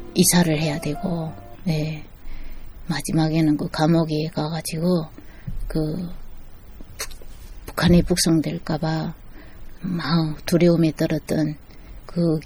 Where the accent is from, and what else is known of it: North Korea; born there; moved away